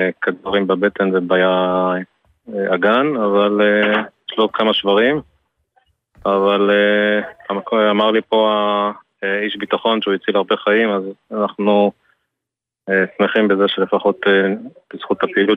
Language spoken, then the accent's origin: Hebrew; Ma'ale Adumim, West Bank, Palestine; אנחנו עם מעלה אדומים.